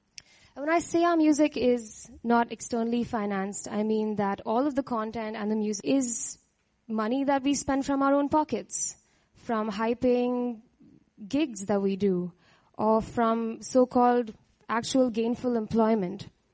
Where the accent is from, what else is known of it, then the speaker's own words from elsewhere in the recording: Chennai, Tamil Nadu, India; Now, I'm not from Mumbai. I'm actually from Chennai. I grew up with a very doting, supportive family.